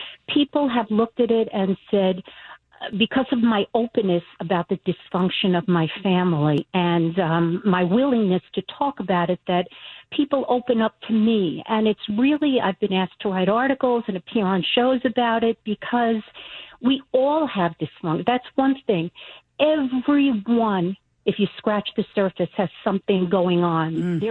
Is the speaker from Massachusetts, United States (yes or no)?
no; Five Towns, New York, United States; I was born in Brooklyn. I grew up in the Five Towns of Long Island, which is a neighborhood that's 99.9% Jewish.